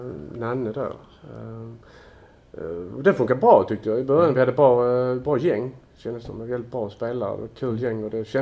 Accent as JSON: {"language": "Swedish", "town": "Malmö", "region": "Skåne", "country": "Sweden", "said": "I och med att jag kommer från Malmö från första början"}